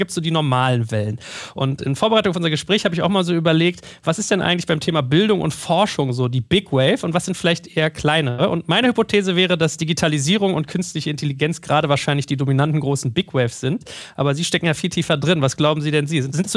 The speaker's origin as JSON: {"language": "German", "region": "Berlin", "country": "Germany", "said": "wenn man als Berliner hier mit Ahoi den Podcast beginnt"}